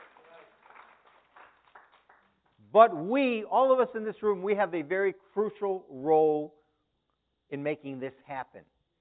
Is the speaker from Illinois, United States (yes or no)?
yes; Chicago, Illinois, United States; As a young boy growing up in Chicago, I would run home after school so I could put on the television set to watch the Cubbies